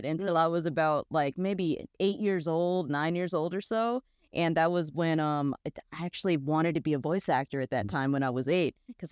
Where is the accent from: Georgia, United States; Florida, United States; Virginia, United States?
Virginia, United States; now in California, United States; I'm from Virginia. I moved here in 2017